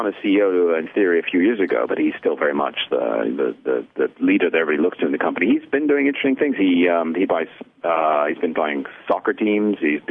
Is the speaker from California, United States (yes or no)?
no; New Jersey, United States; also born or lived in Paris, France; now in China; my accent is a bit weird. I'm a Brit who grew up in New Jersey in Paris, so I found my identity in China as a foreigner.